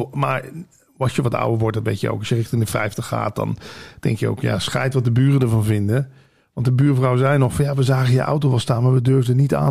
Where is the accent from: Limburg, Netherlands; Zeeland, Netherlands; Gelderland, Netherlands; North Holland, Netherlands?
Limburg, Netherlands; moved away; also born or lived in Almere; Ik ben vanuit Limburg hier helemaal naartoe verhuisd. Eerst naar Almere, toen naar Vinkeveen voor de radio.